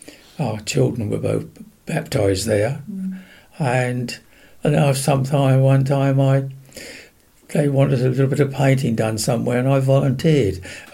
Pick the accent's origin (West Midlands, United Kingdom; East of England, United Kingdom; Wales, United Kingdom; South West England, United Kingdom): East of England, United Kingdom; accent: Essex; One of them tried to learn me German, but not very, it did not succeed with my Essex accent.